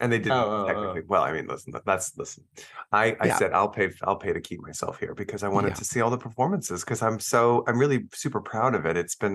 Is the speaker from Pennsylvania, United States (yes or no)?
no; Plano, Texas, United States; because I'm from Plano outside